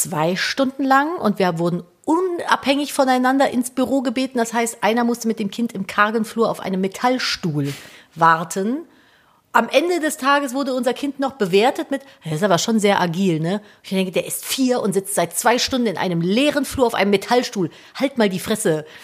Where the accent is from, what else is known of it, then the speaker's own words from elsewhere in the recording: Cologne, North Rhine-Westphalia, Germany; ich bin ja, wie gesagt, in Köln groß geworden.